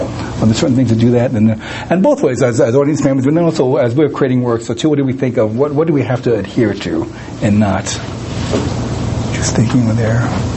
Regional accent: Flushing, New York, United States; I grew up in Flushing, which is, you know, now the second, so much of the signage is in Asian languages. So it was ironic that when I was growing up, we were one of the few Chinese families, few Asian families there.

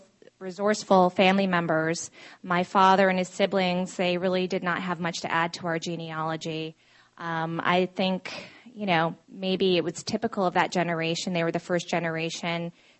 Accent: Vermont, United States; Well, I was raised in Vermont

